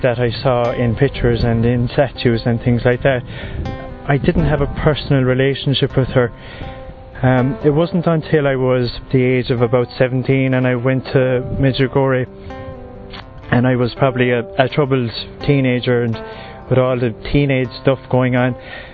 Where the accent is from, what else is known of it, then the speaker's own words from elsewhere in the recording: Ireland; I'm from Ireland and I'm 27 years old.